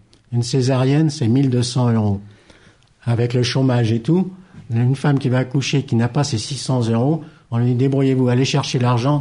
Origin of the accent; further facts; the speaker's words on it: Île-de-France, France; On mène aussi des combats plus locaux. Par exemple, moi, je suis du Val-de-Marne.